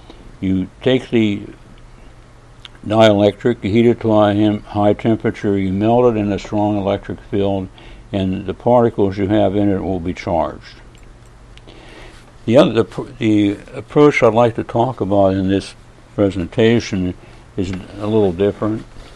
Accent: United States; now in Hong Kong; I'm an American living in Hong Kong

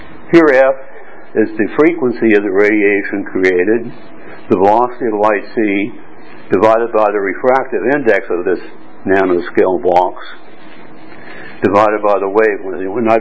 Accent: United States; now in Hong Kong; I'm an American living in Hong Kong.

